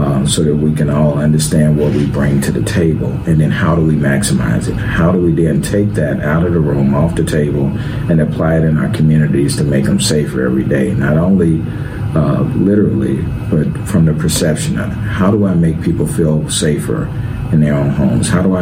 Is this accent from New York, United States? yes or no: no; Gary, Indiana, United States; my hometown of Gary.